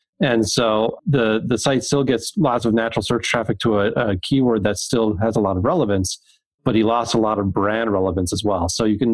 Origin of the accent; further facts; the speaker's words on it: Minnesota, United States; So even though I'm from Minnesota, I'm not a hockey player.